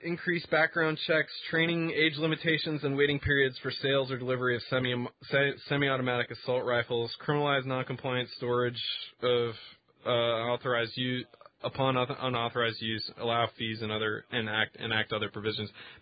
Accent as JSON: {"language": "English", "town": "Seattle", "region": "Washington", "country": "United States", "said": "Maybe it's that I am from King County in Seattle, but I also find that Dan Savage does a great job representing the city"}